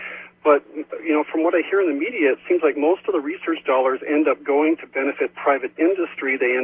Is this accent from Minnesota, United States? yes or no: yes; Minnesota, United States; how does it benefit me as a Minnesotan to pay for a new computer scientist education